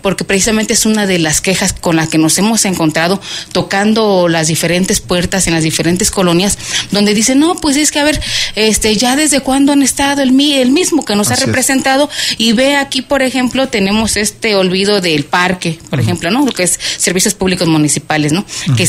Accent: Querétaro, Mexico; es queretana, de las pocas que quedamos, pero soy queretana, soy de una familia de clase popular, mi padre y mi madre han sido beneficiados de aquellas luchas sociales como lo fue la reforma agraria, ellos son ejidatarios

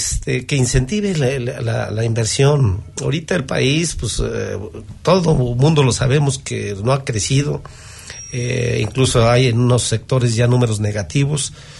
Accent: Mexico; Somos mexicanos, fue electo y lo reconocemos.

